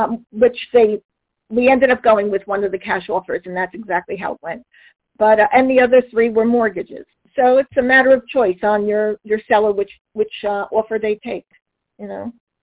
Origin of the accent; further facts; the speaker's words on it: New Jersey, United States; because I come from North Jersey and I have a lot of friends and family who I can help out that way.